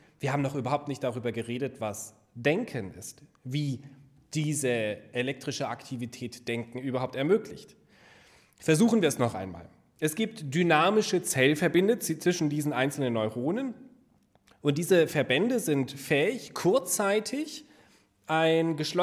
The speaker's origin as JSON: {"language": "German", "town": "Hanover", "region": "Lower Saxony", "country": "Germany", "said": "Ich komme aus Hannover, bin verheiratet und habe zwei kleine Töchter."}